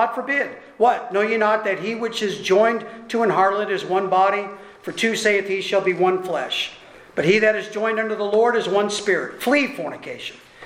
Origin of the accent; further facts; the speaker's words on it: Greenville, Maine, United States; It was 75 miles from me, and it was my hometown in Greenville, Maine.